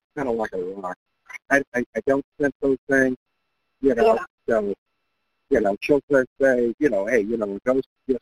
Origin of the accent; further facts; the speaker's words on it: Eureka, Missouri, United States; was raised in a small town in Missouri. Mm-hmm. That's where I'm originally from. Eureka, Missouri, my hometown.